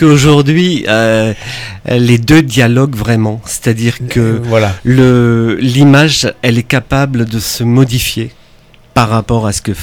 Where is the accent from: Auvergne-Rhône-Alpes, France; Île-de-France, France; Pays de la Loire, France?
Auvergne-Rhône-Alpes, France; Costaros; moved away as an adult; Oui, alors moi je suis né à Costaro, je suis un enfant du pays. Et puis vers l'âge de 20 ans, j'étais attiré par la capitale